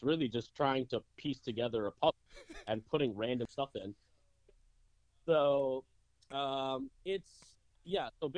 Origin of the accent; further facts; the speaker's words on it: Toronto, Ontario, Canada; I'm not from here originally. I'm from Toronto.